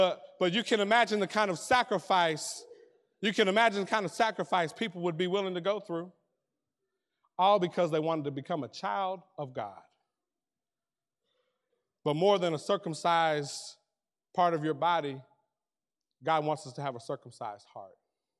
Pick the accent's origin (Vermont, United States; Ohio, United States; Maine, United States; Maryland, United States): Maryland, United States; And I'm from the city. I'm from Maryland, D.C. area.